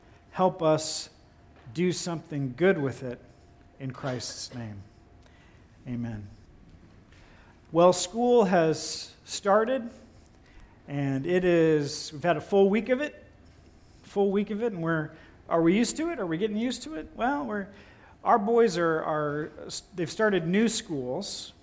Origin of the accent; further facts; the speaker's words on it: Huber Heights, Ohio, United States; I grew up in Ohio, as many of you know, and in Huber Heights, Ohio, there was a levee that did not pass